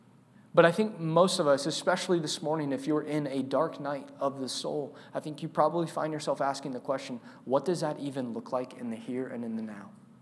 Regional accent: Indianapolis, Indiana, United States; to go and to plant a church in my hometown, actually, in Indianapolis, in 2013, I believe.

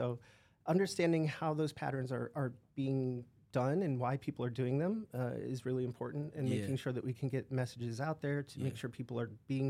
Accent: Manhattan, New York, United States; You know, I grew up in big cities. I grew up in Manhattan.

